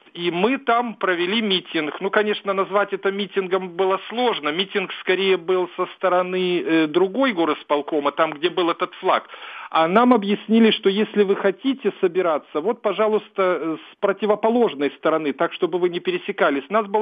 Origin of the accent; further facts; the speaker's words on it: Belarus; moved away as an adult; now in Ukraine; Я, собственно, белорус. Я до 25 лет учился в Беларуси, работал в Беларуси, женился в Беларуси. У меня белорусская жена, у меня оба сына белорусы. Я иногда там бываю, но не очень часто, честно говоря.